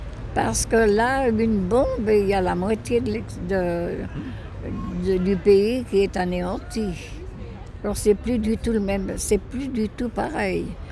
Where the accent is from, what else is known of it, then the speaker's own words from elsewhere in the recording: Lyon, Auvergne-Rhône-Alpes, France; Je suis née à Lyon et je mourrai à Lyon.